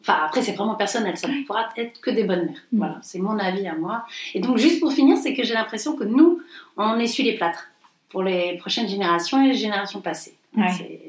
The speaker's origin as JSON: {"language": "French", "town": "Montpellier", "region": "Occitanie", "country": "France", "said": "parce qu'on est provinciales, on est de Montpellier"}